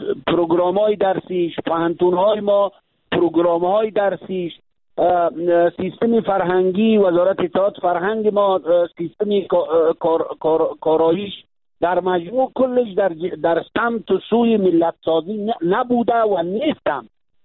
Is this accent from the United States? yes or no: no; Afghanistan; ما به ظاهر میگیم که ما افغانستانیستیم، ما افغان هستیم،